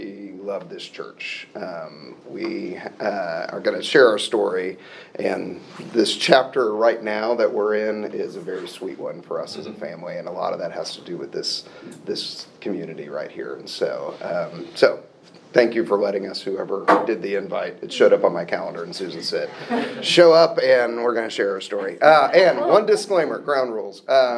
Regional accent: Oklahoma City, Oklahoma, United States; I was raised in Oklahoma City, had a great family.

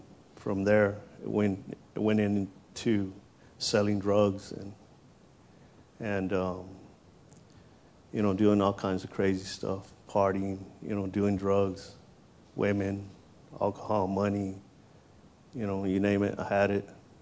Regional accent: McAllen, Texas, United States; My story, oh my gosh, it's pretty harsh, you know, the way I lived. I come from McAllen, Texas, and McAllen, Texas is known for all kinds of drugs and all kinds of, you know, bad things.

